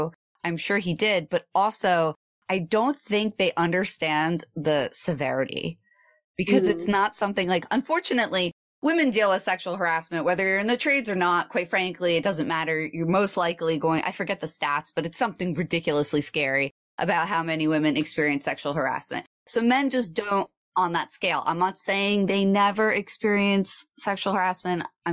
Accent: New Jersey, United States; So I'm from New Jersey. New Jersey's considered the armpit of America.

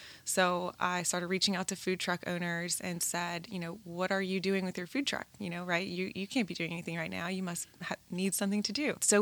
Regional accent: New Orleans, Louisiana, United States; I'm from Louisiana, I'm from New Orleans, moved to Baton Rouge, but I've never sort of worked in that side of the world

